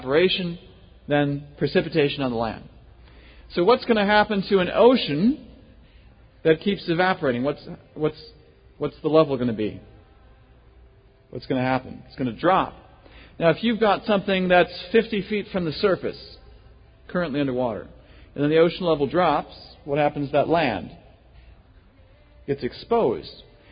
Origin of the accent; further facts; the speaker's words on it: Wisconsin, United States; now in Dallas, United States; I'm from Wisconsin.